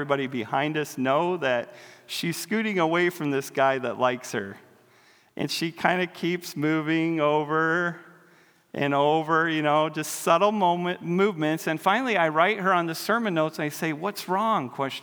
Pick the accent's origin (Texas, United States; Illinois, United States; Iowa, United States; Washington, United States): Iowa, United States; I grew up in Iowa. I worked on a farm.